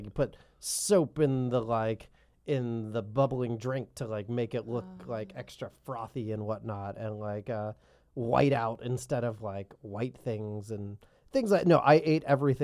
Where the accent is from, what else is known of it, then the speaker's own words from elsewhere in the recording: Tampa, Florida, United States; Well, no, I grew up in Tampa, Florida, but Orlando is Orange County, but in Florida.